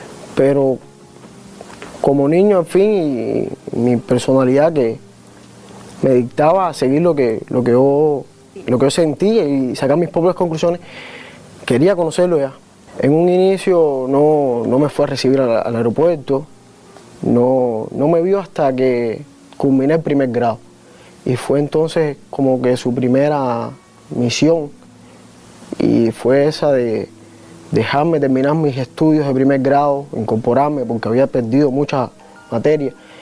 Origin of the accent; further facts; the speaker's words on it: Cuba; devuelto a mi tierra, por darme un lugar en el corazón de los cubanos